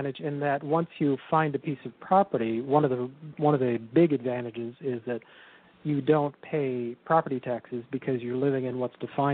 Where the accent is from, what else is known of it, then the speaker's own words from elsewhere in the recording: California, United States; I grew up in California